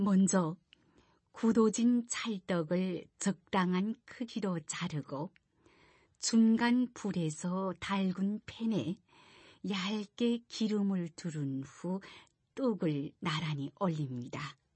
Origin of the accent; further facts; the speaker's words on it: North Korea; 제가 북조선 출신자임을 밝히자